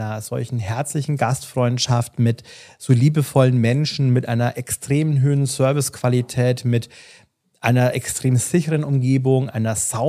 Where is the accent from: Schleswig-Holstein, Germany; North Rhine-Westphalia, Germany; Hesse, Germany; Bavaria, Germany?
Bavaria, Germany; ich komme ja aus Bayern